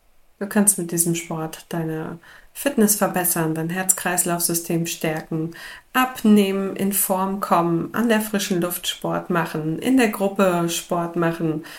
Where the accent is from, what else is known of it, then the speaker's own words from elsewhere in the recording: Hanover, Lower Saxony, Germany; ich komme aus Norddeutschland. Die Norddeutschen würden jetzt wahrscheinlich meckern, Hannover gehört wahrscheinlich eher zu Mitteldeutschland.